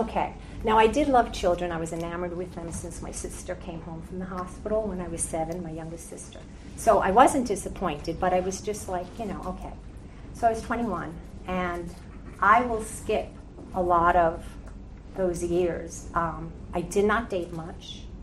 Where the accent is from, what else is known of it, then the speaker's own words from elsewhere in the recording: Queens, New York, United States; also born or lived in Rome; I grew up in Queens